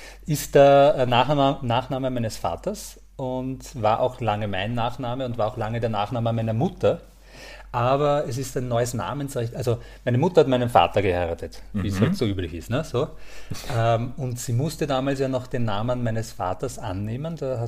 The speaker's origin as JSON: {"language": "German", "town": "Krems", "region": "Lower Austria", "country": "Austria", "tie": "born there", "said": "ich liebe die Wachau vor allem, also ich bin in Krems geboren Und die Wachau ist einfach ein Traum, also von der Landschaft her, und da fahre ich sehr oft, sehr gerne hin. Aber im Grunde bin ich ein Wiener, im Herzen immer gleich."}